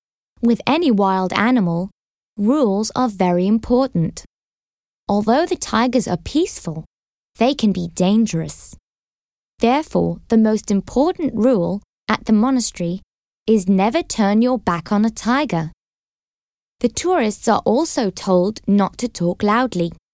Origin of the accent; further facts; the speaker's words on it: Manchester, North West England, United Kingdom; born there; now in Glasgow, United Kingdom; I am 20 years old. I was born in Manchester. I am studying to be a vet in Glasgow.